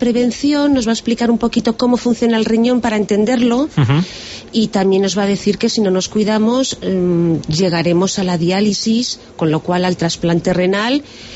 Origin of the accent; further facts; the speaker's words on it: Burgos, Castile and León, Spain; now in Soria, Spain; yo soy de Burgos, pero en Soria es que la gente vive muchísimos años